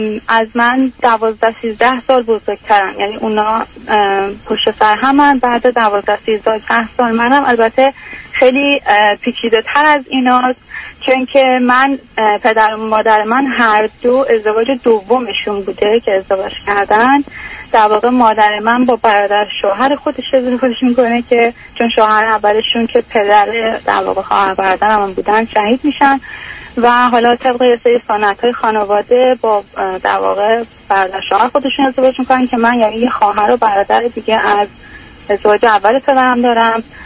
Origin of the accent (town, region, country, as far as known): Iran; moved away as an adult; now in United States